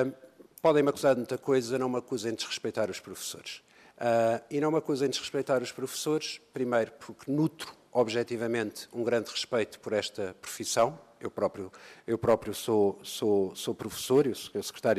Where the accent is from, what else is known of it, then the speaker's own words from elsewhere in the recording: Setúbal, Portugal; da minha terra, de Setúbal